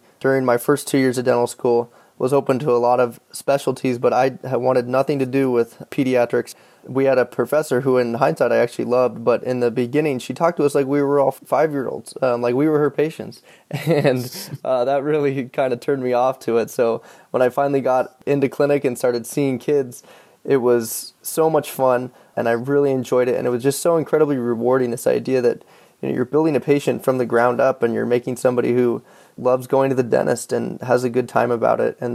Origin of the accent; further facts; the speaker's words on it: Washington, United States; I grew up in Washington State and always wanted to go to California.